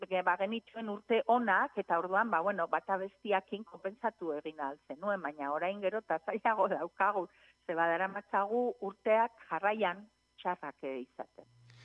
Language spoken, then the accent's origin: Basque; Villabuena de Álava, Basque Country, Spain; ni Eskuernagakoa naiz, Bilabuena de Alabakoa